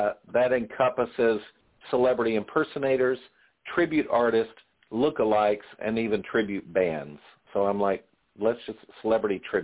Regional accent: Chadbourn, North Carolina, United States; Well, my hometown right now is a population of only 1,600. When I was growing up there, it was about 2,200. It was a very viable town.

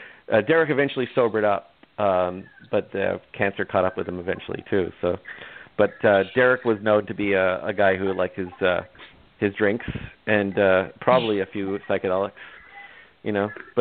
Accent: Toronto, Ontario, Canada; I grew up in Toronto with … from Second City, who became Saturday Night Live, and you know

